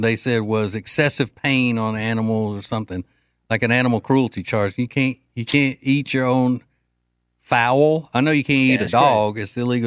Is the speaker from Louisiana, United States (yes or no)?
yes; Louisiana, United States; Growing up in Louisiana, you're just like, oh, well, if it had parents, yeah, I'll eat that.